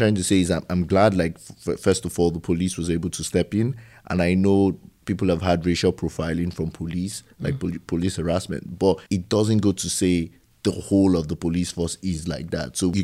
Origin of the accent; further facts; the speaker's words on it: Nigeria; I felt that way because I'm Nigerian